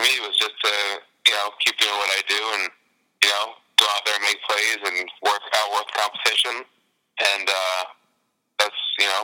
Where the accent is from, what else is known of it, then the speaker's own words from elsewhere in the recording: New Jersey, United States; I'm from New Jersey.